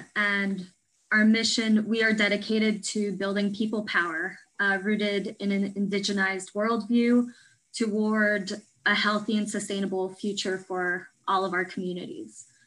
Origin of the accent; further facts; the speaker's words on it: North Holland, Netherlands; also born or lived in Åbo, Finland / Scotland; now in Anchorage, United States; No, I was born in Åbo in Finland, and I grew up outside of Amsterdam in the Netherlands. And then I spent 7 years in Scotland before I moved to Alaska about 5 years ago.